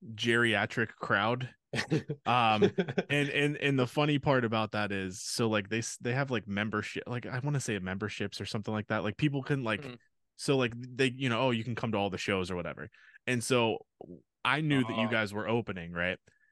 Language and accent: English; Pittsburgh, Pennsylvania, United States; When you we're from Pittsburgh, so when you came through Pittsburgh